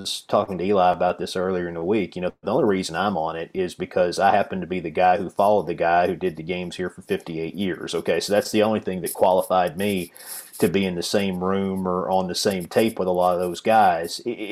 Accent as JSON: {"language": "English", "region": "Tennessee", "country": "United States", "tie": "born or raised there", "said": "John Ward was a guy I got to listen to growing up in East Tennessee."}